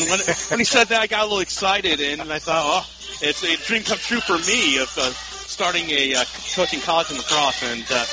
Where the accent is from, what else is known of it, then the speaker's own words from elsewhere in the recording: North Carolina, United States; born there; I'm actually kind of a local boy. I was born in North Carolina. My parents are from upstate New York, the Syracuse region.